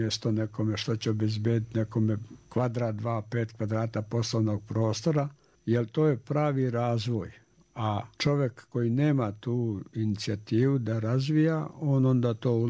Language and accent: Serbian; Laktaši, Republika Srpska, Bosnia & Herzegovina; born there; now in Banja Luka, Bosnia and Herzegovina; Radio sam u Beogradu do armije, posle armije sam došao u Banja Luku. Jer me privlačio moj rodni grad, odnosno moje selo u Laktaši.